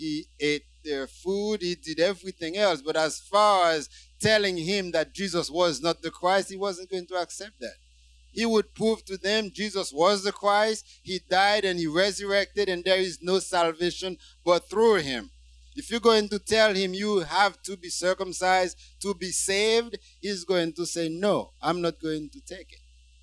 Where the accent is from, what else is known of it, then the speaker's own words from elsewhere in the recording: Haiti; English is a second language; growing up in Haiti, Dominican Republic was the last place I would go.